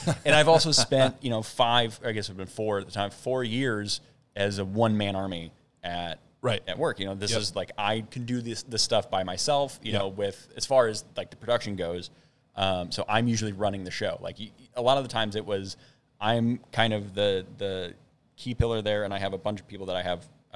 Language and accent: English; Virginia, United States; born there; I was born in Virginia.